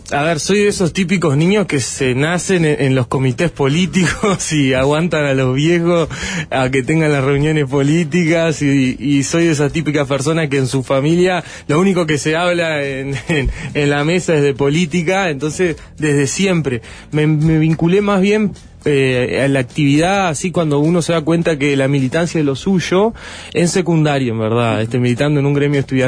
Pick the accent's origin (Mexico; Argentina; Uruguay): Uruguay; Rivera; Soy de Rivera.